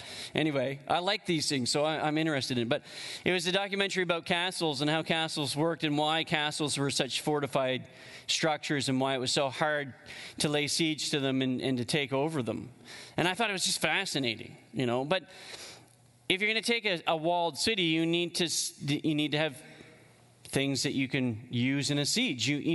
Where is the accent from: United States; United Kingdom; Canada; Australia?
Canada; But when I think of as a Canadian and the leaders that are above me, I wrestle a little bit.